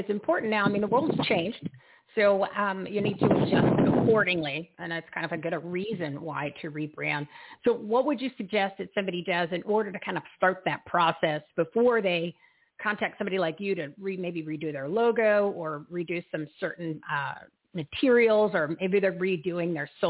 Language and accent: English; Bridgewater, New Jersey, United States; I'm from Bridgewater, New Jersey. Grew up there.